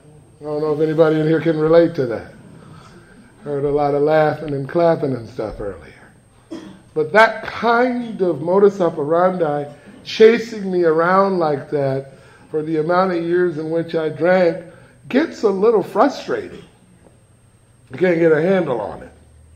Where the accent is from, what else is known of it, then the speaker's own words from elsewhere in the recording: Los Angeles, California, United States; And I lived there for 14 and a half years. I come from the Jordan Downs Housing Projects in Watts.